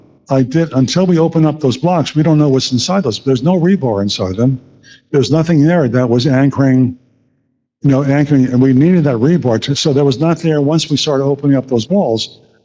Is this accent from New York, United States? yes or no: yes; New York, United States; and I've done thousands of them, and I'm from New York